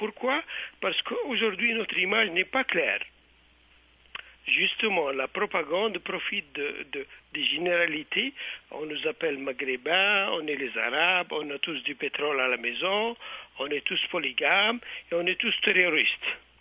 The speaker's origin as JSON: {"language": "French", "country": "Algeria", "said": "en tant qu'Algérien."}